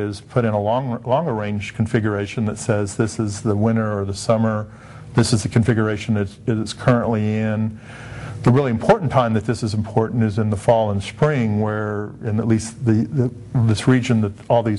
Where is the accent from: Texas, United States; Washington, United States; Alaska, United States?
Texas, United States; Shiner; I'm from Shiner, Texas, a little small town about halfway between San Antonio and Houston.